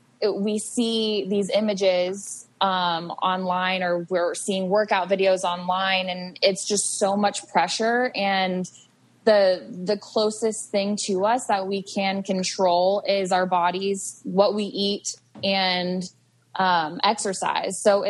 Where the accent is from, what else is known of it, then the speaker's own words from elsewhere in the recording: Ohio, United States; also born or lived in Arizona; I was living in Arizona at the time and I was away from my family. I'm originally from Ohio. I live in Ohio now. But I was going to college in Arizona